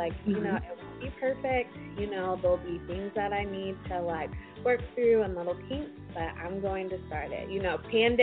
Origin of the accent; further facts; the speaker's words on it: Midland, Texas, United States; I went back home I'm originally from Midland, Texas, since we had started working from home.